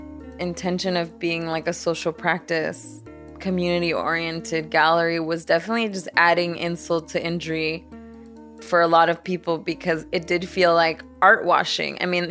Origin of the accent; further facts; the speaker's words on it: Los Angeles, California, United States; Growing up in Boyle Heights, I felt very privileged to sort